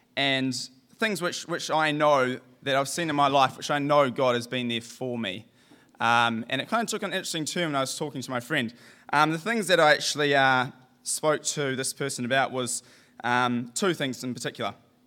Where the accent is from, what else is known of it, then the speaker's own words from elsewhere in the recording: Auckland, New Zealand; I am from overseas. I'm from Auckland in New Zealand.